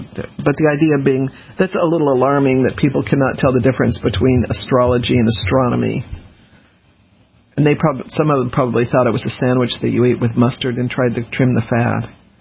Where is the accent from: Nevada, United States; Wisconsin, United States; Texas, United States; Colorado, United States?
Colorado, United States; Denver; I knew that because I grew up in Denver.